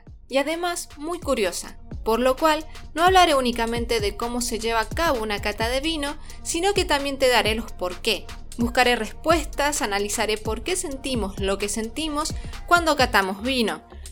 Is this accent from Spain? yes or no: no; Mendoza, Argentina; de Argentina, más exactamente la provincia